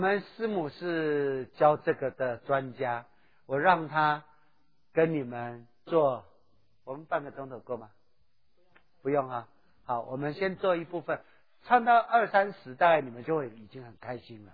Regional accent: China; 我们中国人在座有多少人会简谱？

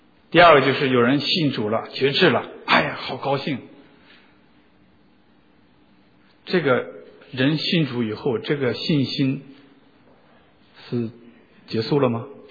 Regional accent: China; 我们都中国人常说那个芝麻

